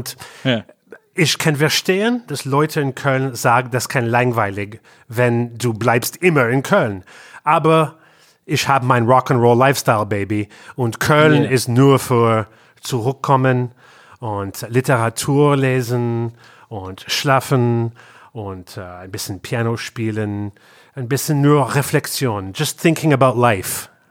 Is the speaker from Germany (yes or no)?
no; Canada; German is a second language; wir kommen aus Kanada